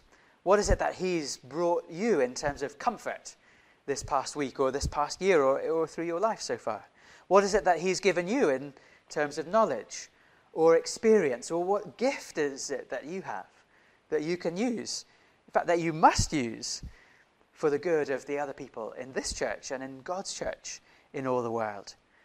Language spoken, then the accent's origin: English; Indonesia; Okay, I grew up in Southeast Asia, in Indonesia. That's why I was born and raised.